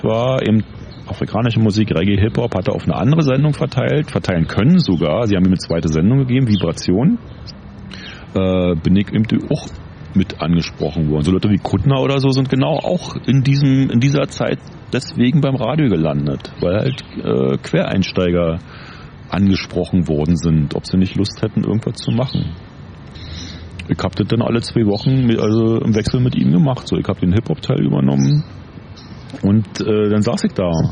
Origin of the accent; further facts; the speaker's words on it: East Berlin, Berlin, Germany; Ich komme aus Ostberlin.